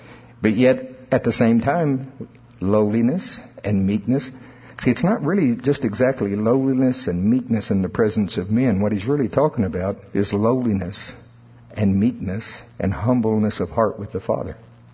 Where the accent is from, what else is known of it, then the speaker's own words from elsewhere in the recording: United States; I know it's wash, but I'm from Pottawatomie County. I'm true to my roots.